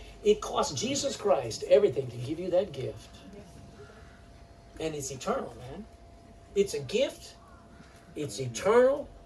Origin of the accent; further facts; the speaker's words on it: Texas, United States; As a Texan for better and better and better, if I have to translate.